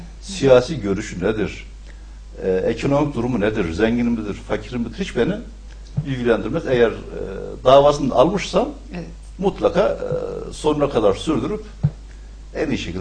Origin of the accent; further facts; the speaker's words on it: Ardahan, Malatya, Turkey; Ben Malatya ilinin Hekiman ilçesi Ardahan köyünde 1952 yılında doğdum. Köyümüz küçük bir köy. İlkokulu kendi köyümüzde okuduk.